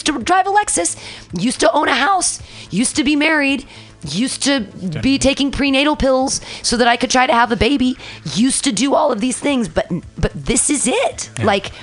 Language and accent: English; California, United States; now in San Francisco, United States; I love San Francisco, and I grew up in the East Bay, and I've never lived outside California